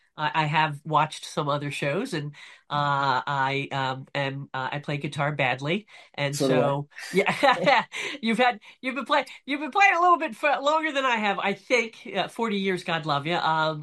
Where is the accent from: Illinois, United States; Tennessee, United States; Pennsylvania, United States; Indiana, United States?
Pennsylvania, United States; Philadelphia; now in Collingswood, United States; I harken out of the Philadelphia region. I'm actually in Collingswood, New Jersey, which is just a hop and a skip from Philadelphia Airport.